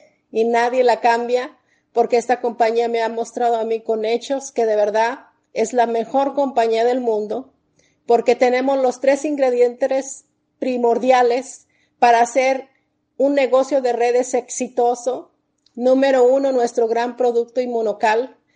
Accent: Ameca, Jalisco, Mexico; now in San Fernando, United States; Orgullosamente yo soy de Ameca, Jalisco, y radico ya por 32 años en lo que es Estados Unidos, en la ciudad de San Fernando, a un costado de Los Ángeles.

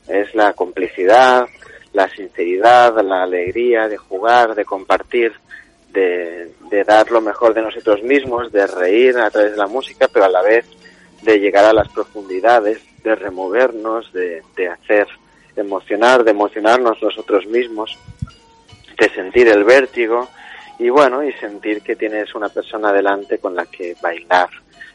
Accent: Balearic Islands, Spain; moved away as an adult; now in Barcelona, Spain; desde que salí de Menorca a los 18 años, pues ya en Barcelona me fui relacionando con muchos músicos

